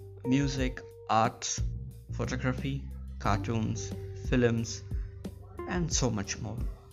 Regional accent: Tirunelveli, Tamil Nadu, India; English is a second language; from Tirunelveli. This is a district from Tamil Nadu, India, and I'm pursuing my research in English literature.

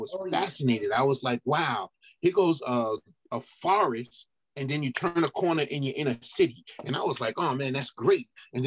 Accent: Brooklyn, New York, United States; now in Washington metropolitan area, United States; I'm from New York, but I'm living here in the DMV

